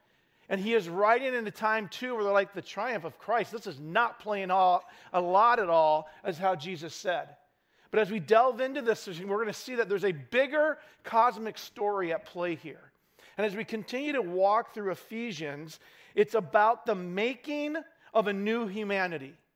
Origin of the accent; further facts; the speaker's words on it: Idaho, United States; also born or lived in Montana; it reminds me of growing up in Idaho and living in Montana.